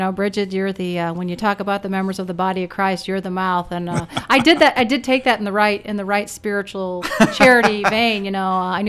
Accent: Fort Wayne, Indiana, United States; now in Carmel, United States; Well, I grew up in Fort Wayne and did Catholic schools and all that. I now live in Carmel, Indiana, go to Our Lady of Mount Carmel.

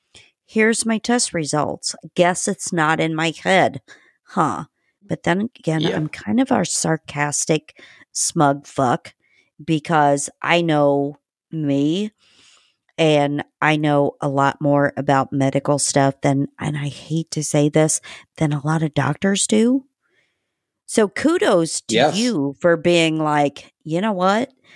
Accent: Indiana, United States; But, you know, I grew up in Indiana, and I was actually literally 4 hours from where you grew up.

